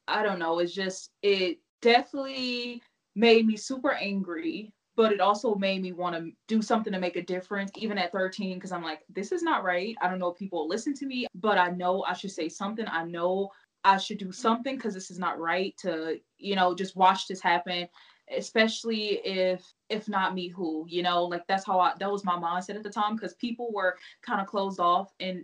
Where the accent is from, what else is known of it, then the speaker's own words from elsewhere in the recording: Missouri, United States; now in Utah, United States; I'm from Missouri though.